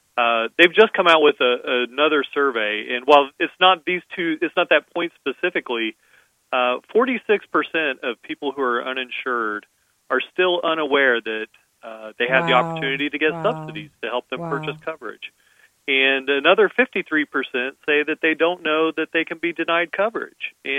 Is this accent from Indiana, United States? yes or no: yes; Indiana, United States; For instance, folks in my home state of Indiana